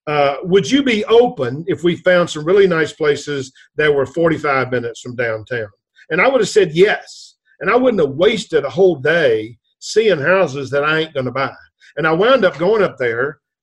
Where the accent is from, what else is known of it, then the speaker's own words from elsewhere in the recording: Virginia, United States; We're both from Virginia.